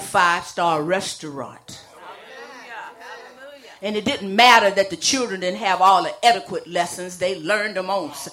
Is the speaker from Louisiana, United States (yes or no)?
yes; Louisiana, United States; because I'm from Louisiana and I don't particularly like a particular team